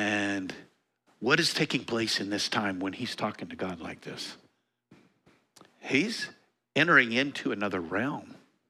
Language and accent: English; Colorado, United States; because I grew up in Eastern Colorado.